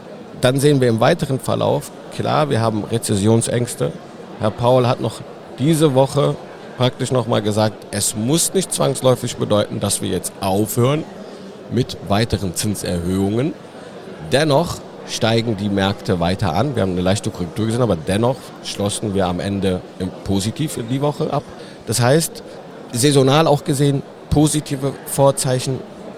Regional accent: Cologne, North Rhine-Westphalia, Germany; Ich bin ja aus Köln. Normalerweise würden wir ja heute Karneval feiern.

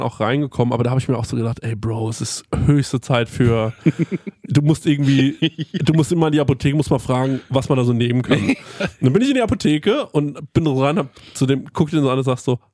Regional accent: Goldbach, Bavaria, Germany; habe mir ein Hotelzimmer in Goldbach gebucht, da wo ich herkomme

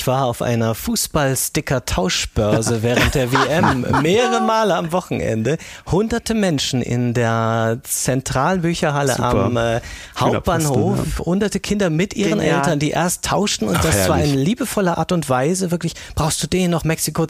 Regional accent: Osnabrück, Lower Saxony, Germany; now in Hamburg, Germany; den ich in meiner Heimat Osnabrück gesehen habe.

